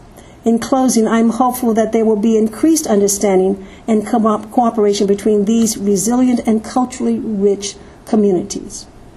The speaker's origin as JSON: {"language": "English", "town": "St. Louis", "region": "Missouri", "country": "United States", "tie": "born or raised there", "said": "Well, I grew up in St. Louis, Missouri, which was a segregated town, and grew up in the 40s, 50s."}